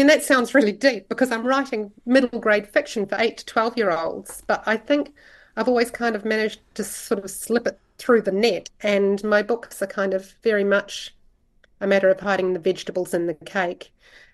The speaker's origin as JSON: {"language": "English", "town": "Ngāruawāhia", "region": "Waikato", "country": "New Zealand", "tie": "born or raised there", "said": "growing up in Ngāruawa here."}